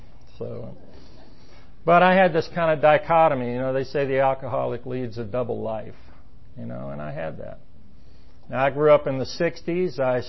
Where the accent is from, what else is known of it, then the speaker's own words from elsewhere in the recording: Marietta, Georgia, United States; also born or lived in Atlanta / East Point; Anyway, I was born in Atlanta in 1955. I'm 62 years old. Spent first few years down in East Point, and in 64 we moved up to Marietta into a new neighborhood.